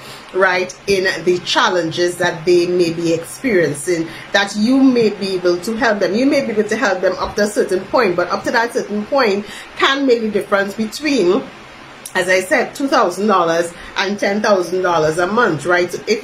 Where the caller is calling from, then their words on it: Trinidad & Tobago; And I'm speaking from Trinidad and Tobago, but I also know that I've had clients in Barbados do this.